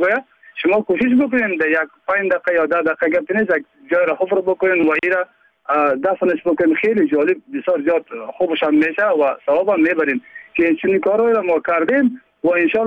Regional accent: Badakhshan, Afghanistan; ما از بدخشان هستیم.

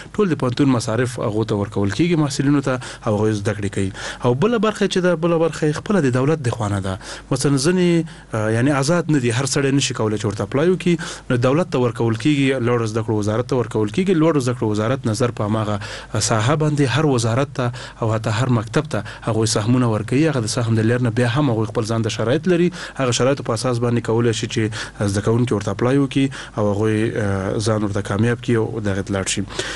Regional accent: Nangarhar, Afghanistan; نو زه د ننګرهار ولایت یم

